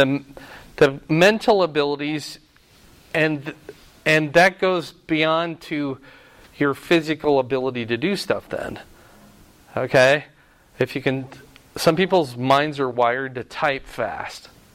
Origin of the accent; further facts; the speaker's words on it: United States; born there; I'm so thankful I was born in the United States